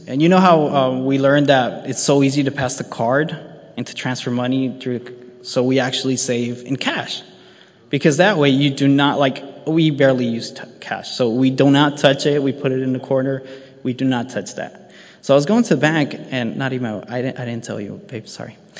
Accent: Ecuador; He was like, in Ecuador, because I'm from Ecuador. So in Ecuador, there are a lot of kids that work cleaning your shoes.

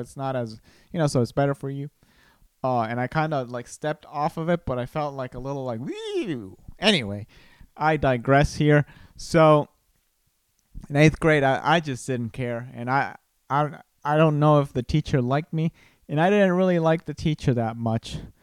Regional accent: Costa Rica; first language Spanish; English is a second language; I grew up in Costa Rica, and my native language is Spanish, but I also grew up speaking in English with my fascia. So it was like a mixed language household. I spoke English with my dad, and I spoke Spanish with my mom.

